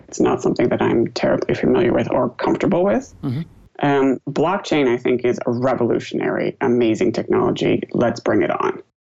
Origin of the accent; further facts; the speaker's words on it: California, United States; I'm from Silicon Valley, so all of my sort of answers are in that context.